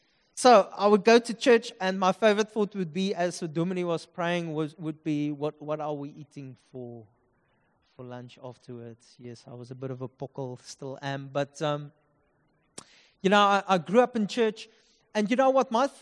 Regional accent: Upington, Northern Cape, South Africa; Yes, I'm from Upington.

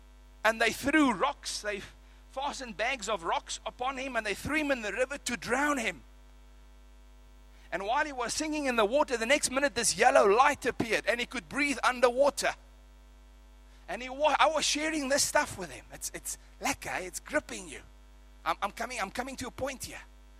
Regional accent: England, United Kingdom; I'm actually English by the way

